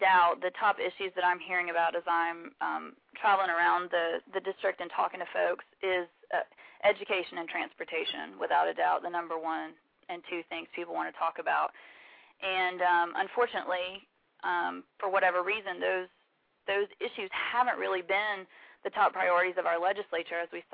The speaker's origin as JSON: {"language": "English", "town": "Ringgold", "region": "Georgia", "country": "United States", "tie": "born or raised there", "said": "Well, I grew up in Ringgold, Georgia, which is in the northwest corner of the state, just above or just below Chattanooga. And, you know, born and raised there"}